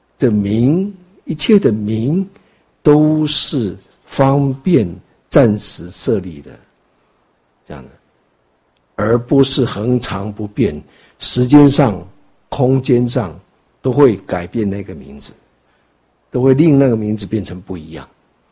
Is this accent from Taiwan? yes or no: yes; Taiwan; 我们台湾话北部说藤啊，那南部说柑